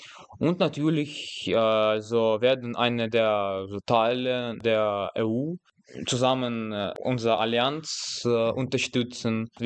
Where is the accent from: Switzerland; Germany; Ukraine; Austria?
Ukraine; German is a second language; Also bei uns in der Ukraine gibt es überhaupt also viele, sehr viele schöne Städte.